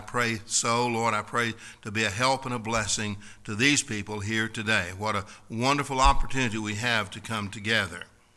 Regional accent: Kentucky, United States; Now, that's the way I grew up down in Kentucky. My daddy never did tell us twice to do anything.

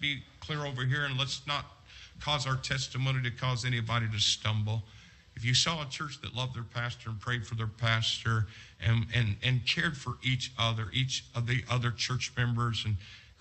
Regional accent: United States; And I'm glad I'm an American.

